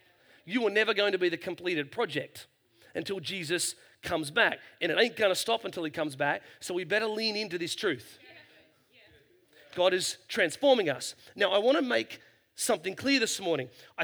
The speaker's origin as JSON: {"language": "English", "region": "New South Wales", "country": "Australia", "tie": "born or raised there", "said": "surfer from the mid-north coast end up being a pastor? I mean, I can't figure it out. No one in my hometown can figure it out."}